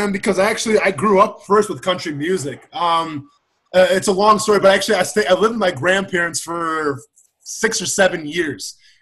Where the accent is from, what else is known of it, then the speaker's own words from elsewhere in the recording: Wisconsin, United States; And, like, growing up in Wisconsin, like, it's kind of ingrained in you.